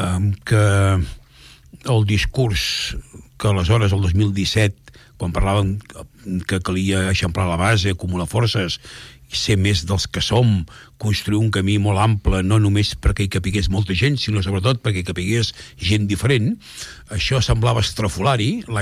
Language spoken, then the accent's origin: Catalan; Catalonia, Spain; almenys al Baix Llobregat, d'on soc jo